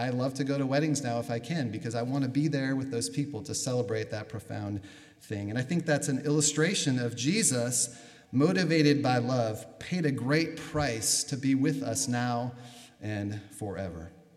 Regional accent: Minneapolis, Minnesota, United States; So I'm here, I'm from the Twin Cities, I grew up here.

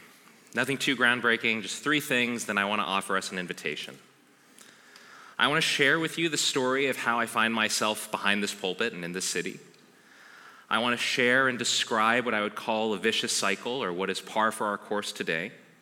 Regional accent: Los Angeles, California, United States; As I said, I grew up in Los Angeles, but I didn't grow up on the west side. I grew up on the east side.

